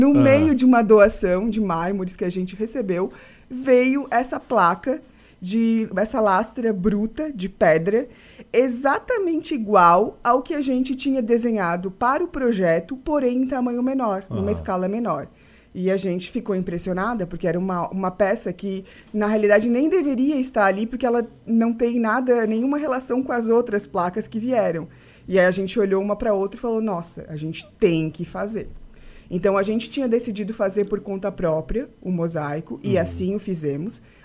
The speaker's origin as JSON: {"language": "Portuguese", "town": "Urussanga", "region": "Santa Catarina", "country": "Brazil", "tie": "born or raised there", "said": "E aí, como nós somos naturais de Uruçanga, a gente falou, vamos fazer a primeira em Uruçanga."}